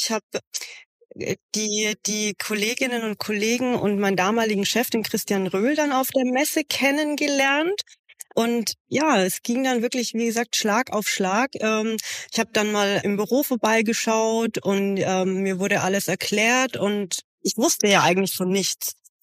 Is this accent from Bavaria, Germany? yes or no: yes; Kitzingen, Bavaria, Germany; ich bin gebürtig aus Unterfranken. Ihr werdet es heute wahrscheinlich auch das ein oder andere Mal an meinem rollenden R hören.